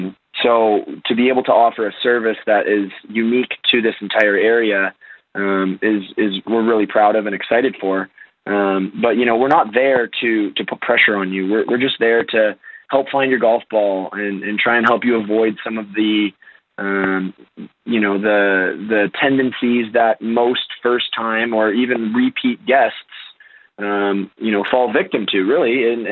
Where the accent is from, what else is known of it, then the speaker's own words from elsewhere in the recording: Canada; moved away; this would give me a chance to come back to my home country, which I haven't been really lived in about 8 or 9 years now.